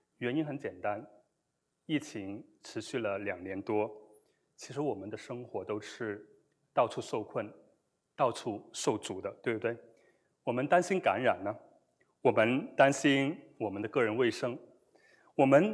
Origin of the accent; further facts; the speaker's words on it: Guangzhou, Guangdong, China; 我小时候在广州过年